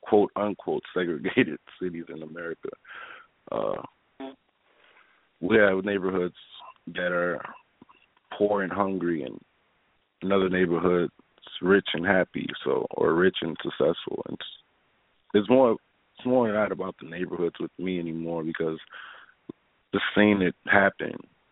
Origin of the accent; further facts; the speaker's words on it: Chicago, Illinois, United States; Yes, I've always was attracted to Chicago because growing up in North Lawndale, there's sometimes nothing to do, even sometimes now.